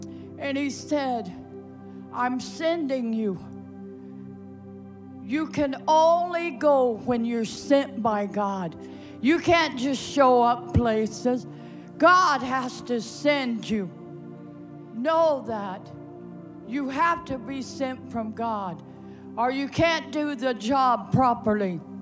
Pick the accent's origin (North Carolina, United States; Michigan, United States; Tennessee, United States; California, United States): California, United States; I came from California, was born and raised there, been around the world preaching the gospel.